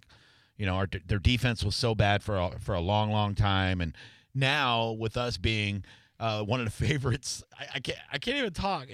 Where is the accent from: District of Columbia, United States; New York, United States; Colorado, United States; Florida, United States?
Florida, United States; Tampa; And I'm like, I'm from Tampa.